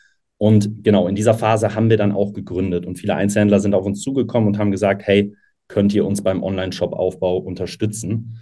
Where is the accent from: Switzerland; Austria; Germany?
Germany; Cologne, North Rhine-Westphalia; ich komme ja aus Köln